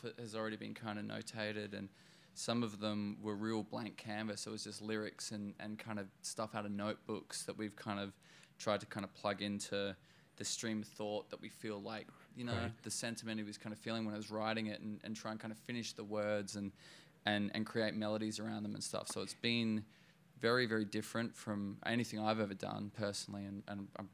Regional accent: Australia; I'm a musician from Australia

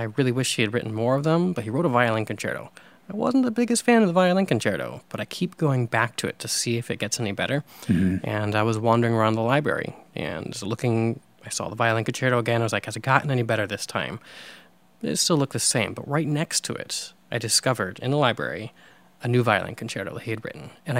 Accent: St. Louis, Missouri, United States; also born or lived in Detroit / New York / London; now in Austin, United States; I was born in Detroit, and I lived in St. Louis. St. Louis is home. And then New York for 6 years, London for 6 years, now

